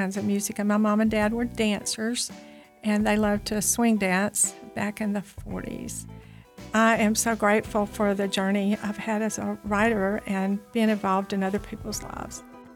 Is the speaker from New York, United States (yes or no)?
no; Moulton, Alabama, United States; I am a singer-songwriter. I grew up in Moulton, Alabama.